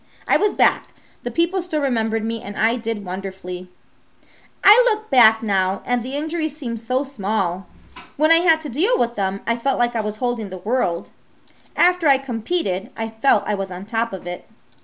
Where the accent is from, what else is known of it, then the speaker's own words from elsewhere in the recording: Ohio, United States; I began competing at the compulsory level, traveling around my home state of Ohio, as well as Kentucky, Indiana, and Michigan.